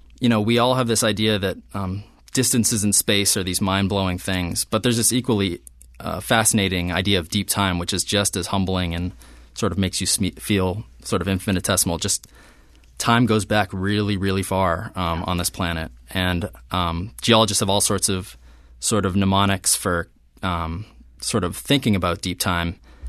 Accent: New England, United States; But I grew up in New England where you know, everything's covered by trees

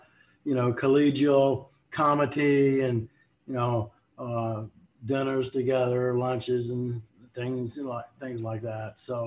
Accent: Virginia, United States; You know, I'm from Southern Virginia, you know, deep slave South.

